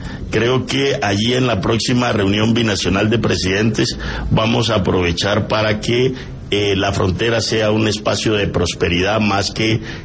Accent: Tumaco, Nariño, Colombia; born there; Yo nací en Tumaco.

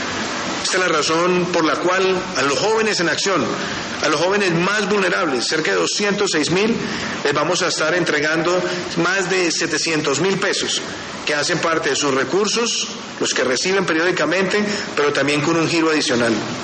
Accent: Colombia

